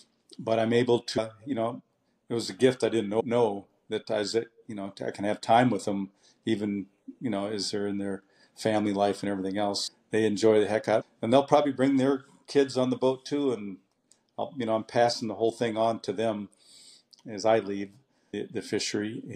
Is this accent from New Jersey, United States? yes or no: no; Minnesota, United States; When I was growing up in Minnesota